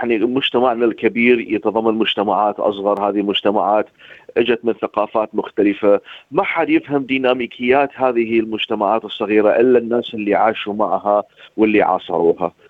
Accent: Iraq; احنا عندنا بالعراق كان دائما راحب مثلا الكبار بالعمر

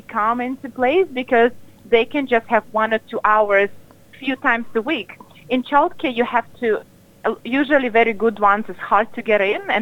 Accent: Russia; English is a second language; That was my goal as a parent myself, and being from different country. I'm originally from Russia.

